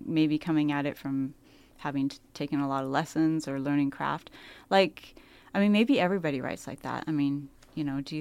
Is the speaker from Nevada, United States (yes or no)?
no; California, United States; I hadn't encountered that, I guess, like, so much growing up in California or listening to whatever I was listening to growing up, you know.